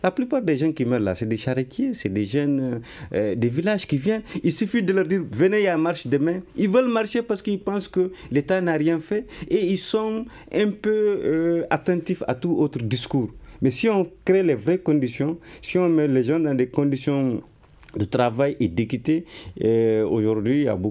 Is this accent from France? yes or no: no; Gao, Mali; je suis de Gao